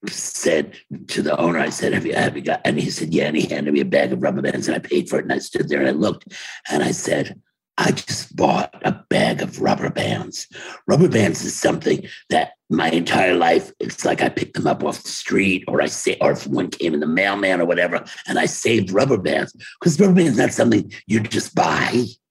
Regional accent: Brooklyn, New York, United States; even if he came from LA and I came from Brooklyn, we're always going to be the first ones to show up at a meeting.

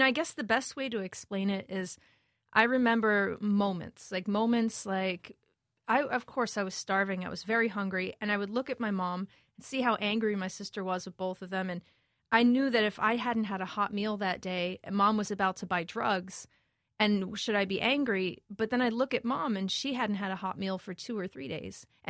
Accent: Bronx, New York, United States; In the Bronx. Yeah, born and raised in the Bronx.

